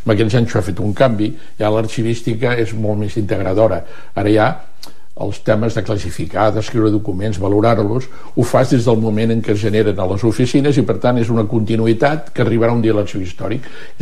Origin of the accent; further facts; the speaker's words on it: Girona, Catalonia, Spain; born there; jo soc gironí de naixença i he escrit molt sobre Girona